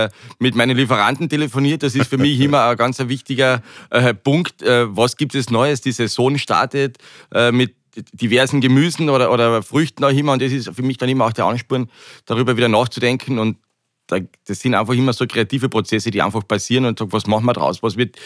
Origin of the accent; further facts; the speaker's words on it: Carinthia, Austria; Wie man hört, ich bin ein Kärntner, gebürtiger.